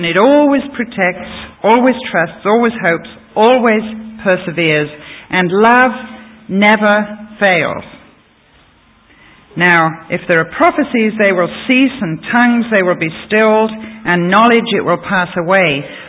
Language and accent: English; England, United Kingdom; I remember reciting this before I was ever a Christian in my school, because we still have prayers in English schools.